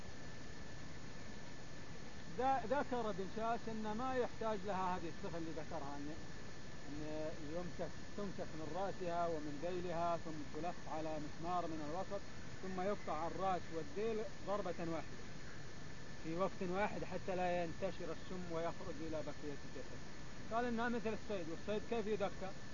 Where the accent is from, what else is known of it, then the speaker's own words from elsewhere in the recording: Al-Ahsa, Eastern Province, Saudi Arabia; يسمونه عندنا في الأحساء واوي